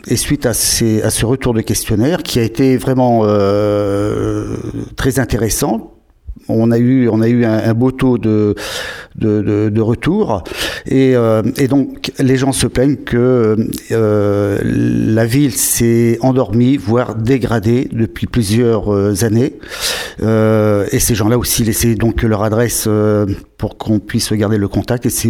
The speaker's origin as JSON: {"language": "French", "town": "Saint-Pierre-d'Oléron", "region": "Nouvelle-Aquitaine", "country": "France", "tie": "born or raised there", "moved": "as an adult", "said": "Je suis oléronais, je suis né à Saint-Pierre d'Oléron."}